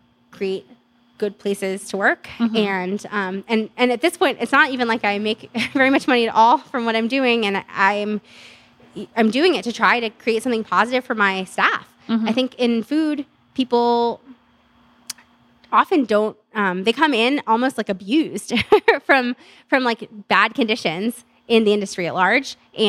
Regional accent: Stockton, California, United States; we use organic ingredients from the Central Valley. I'm from Stockton.

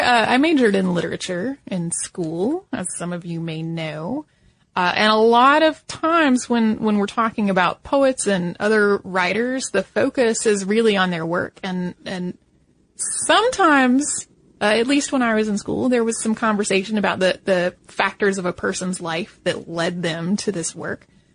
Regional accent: Philadelphia, Pennsylvania, United States; also born or lived in Poland; I was born in Poland, but I was only 6 months old when my parents and I immigrated to the United States, settling in the Philadelphia area.

